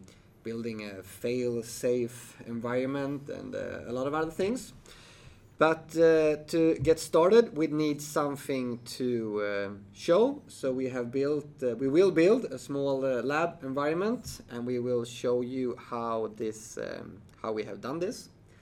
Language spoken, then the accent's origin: English; Sweden; And I'm a technical evangelist from Sweden, and we're all from Sweden.